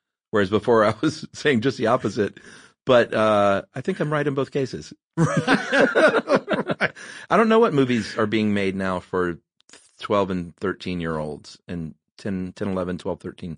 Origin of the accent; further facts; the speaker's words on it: Atlanta, Georgia, United States; Do the Right Thing was just such an eye-opener for a kid growing up in the South in a very integrated city like Atlanta.